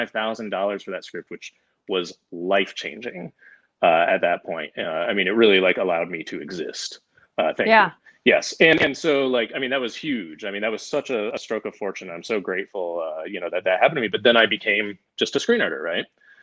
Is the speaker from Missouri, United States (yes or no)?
yes; Missouri, United States; a $60,000 horror movie that I would shoot myself on 16mm back in my hometown in Missouri.